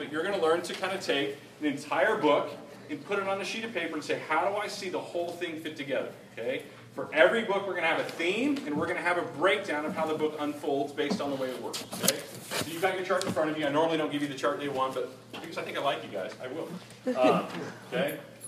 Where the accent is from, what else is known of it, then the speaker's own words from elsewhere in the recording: Texas, United States; That is not the society that I grew up in the Bible Belt in Texas.